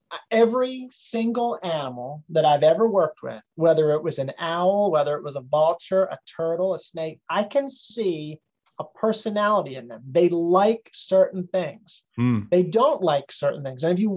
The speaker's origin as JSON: {"language": "English", "region": "Northeast", "country": "United States", "tie": "born or raised there", "said": "You know, growing up in the Northeast, it was different than it is in the South."}